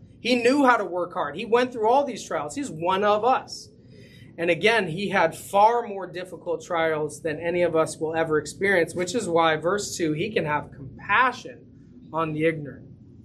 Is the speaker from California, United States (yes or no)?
yes; California, United States; I came from the San Francisco Bay Area, where every different ethnicity worships together every Sunday.